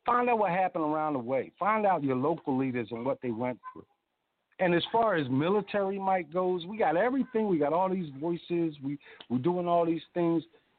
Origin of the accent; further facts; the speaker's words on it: Philadelphia, Pennsylvania, United States; I'm 53 years old. I was raised in West Philadelphia.